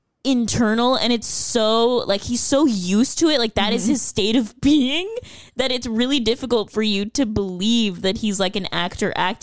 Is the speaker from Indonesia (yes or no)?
no; New Zealand; accent: New Zealand; If it makes me satisfied. If it satisfies me as a Kiwi.